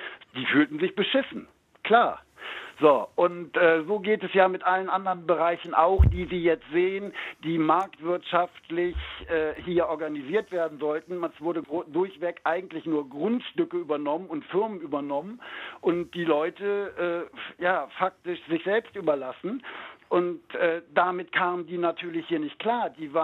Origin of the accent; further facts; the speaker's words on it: Düsseldorf, North Rhine-Westphalia, Germany; born there; also born or lived in Güstrow; now in Putlitz, Germany; Ich bin selber ein gebürtiger Düsseldorfer und bin vor 16 Jahren erst in die Region Güstrow gezogen und dann von da aus jetzt hier in die Region Putlitz.